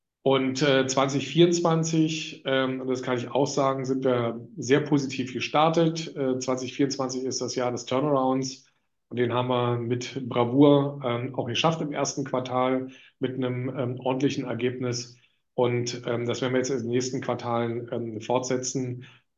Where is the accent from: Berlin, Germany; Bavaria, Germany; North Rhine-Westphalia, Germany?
Berlin, Germany; ich bin ja als Berliner, der ja in Reinickendorf groß geworden ist